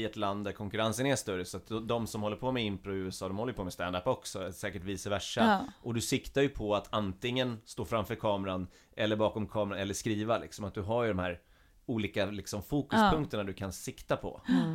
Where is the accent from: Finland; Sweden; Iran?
Sweden; Vi var ju liksom lite exotiska eftersom vi kom från Sverige.